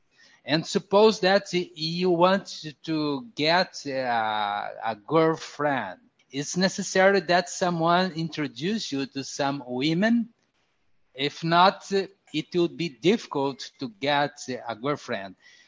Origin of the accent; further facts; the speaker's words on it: Brazil; We Brazilians expect from North American and European people a higher level of social and even university education.